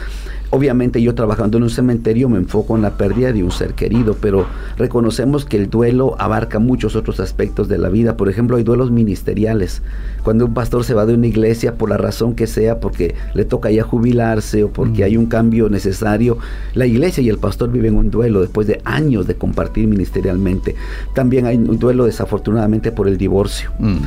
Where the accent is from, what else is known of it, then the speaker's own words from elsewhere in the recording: Guatemala; now in Los Angeles, United States; Soy guatemalteco, pero 26 años viviendo en Los Ángeles, California.